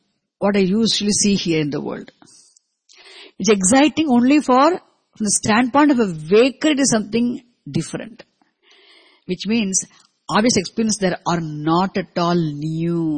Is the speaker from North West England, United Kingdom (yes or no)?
no; London, United Kingdom; I come from London and see different objects here in the Bahamas